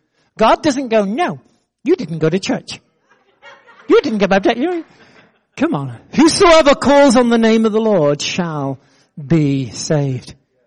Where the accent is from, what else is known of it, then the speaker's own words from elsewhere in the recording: United States; I'm still American. What I do doesn't change who I am.